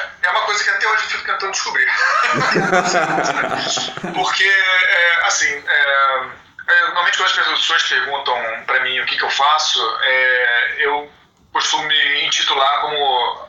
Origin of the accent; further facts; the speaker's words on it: Rio de Janeiro, Brazil; sou do Rio, né? O Rio acho que agora, dois dias atrás, deu sensação térmica de 53 graus.